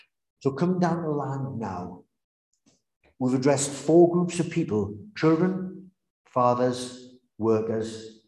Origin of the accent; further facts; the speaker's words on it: Newcastle, North East England, United Kingdom; I hope you can hear from the accent that I'm proudly from Newcastle.